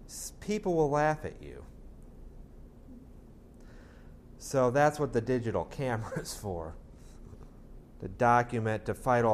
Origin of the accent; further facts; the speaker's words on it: Fairfax County, Virginia, United States; I'm an archaeologist from Fairfax County, Virginia. I'm 29 years old.